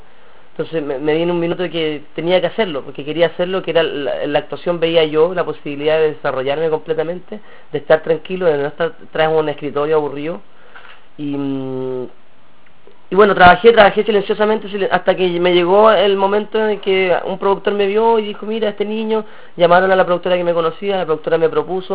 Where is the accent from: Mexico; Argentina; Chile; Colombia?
Chile; Iquique, Tarapacá; Yo soy de provincia, vengo de Iquique, me costó mucho llegar aquí